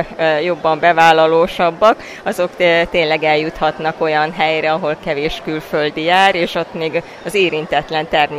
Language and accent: Hungarian; Hungary; igazából én azt szeretném, hogy akárhová megyek, legyek büszke arra, hogy magyar vagyok, és a mongoloknak legyen jó véleményük Magyarországról.